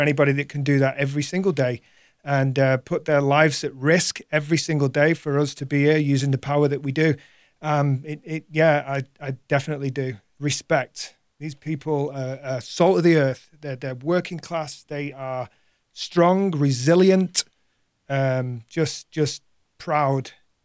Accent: Manchester, North West England, United Kingdom; I born and raised in Manchester.

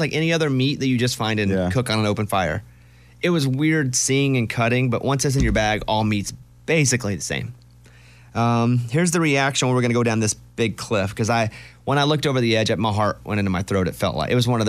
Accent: Arkansas, United States; Growing up in Arkansas and hunting, I was okay with the cleaning part of it

